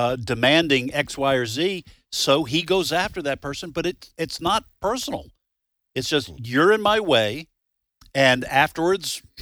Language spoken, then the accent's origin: English; New England, United States; And listen, I grew up in New England. It's probably not as bad as in New York City.